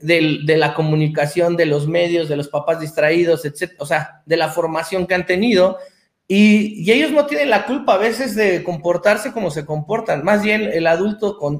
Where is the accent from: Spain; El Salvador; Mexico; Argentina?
Mexico; todos somos mexicanos